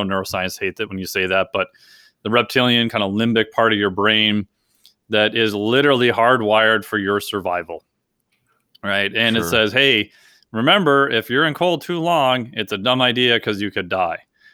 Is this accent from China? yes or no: no; Minnesota, United States; So I grew up in Minnesota, right?